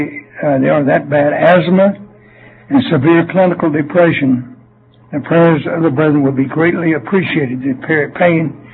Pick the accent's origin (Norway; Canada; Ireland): Canada; I'm from Canada.